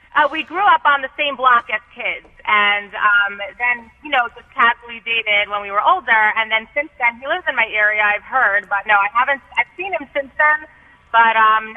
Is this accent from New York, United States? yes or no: yes; Brooklyn, New York, United States; this guy, I'm from Brooklyn. He flies over from Brooklyn